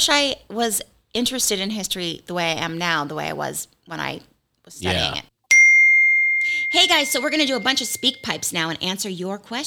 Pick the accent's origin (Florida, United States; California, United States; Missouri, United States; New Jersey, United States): California, United States; Malibu; I grew up in Malibu, and I went to an elementary school there called Webster Elementary.